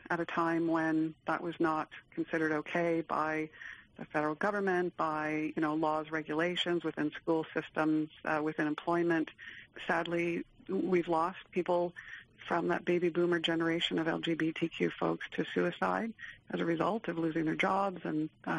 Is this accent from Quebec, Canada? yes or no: no; Ontario, Canada; moved away as an adult; now in Nova Scotia, Canada; I'm from Ontario. I moved to Nova Scotia about 20 years ago.